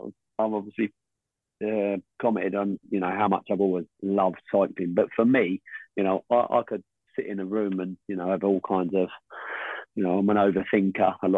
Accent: Luton, East of England, United Kingdom; I'm from Luton. It's a small, fairly small town, and it's always had a big boxing heritage.

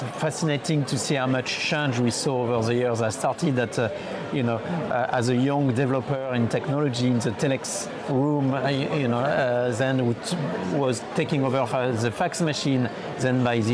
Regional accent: France; accent: French; English is a second language; now in London, United Kingdom; I'm French by my accent

